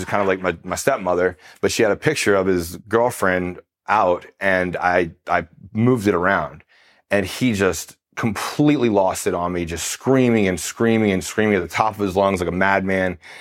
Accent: Slidell, Louisiana, United States; I'm from Slidell, Louisiana, born and raised in Louisiana my whole life.

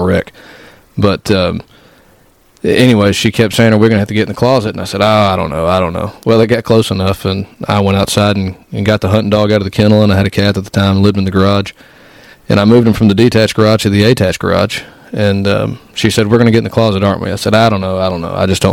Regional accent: Paducah, Kentucky, United States; lived all over West Kentucky. I don't really know where to say I'm from, but if I had to pick one, I grew up in Paducah, spent most of my life there, and am currently living in Graves County, Kentucky.

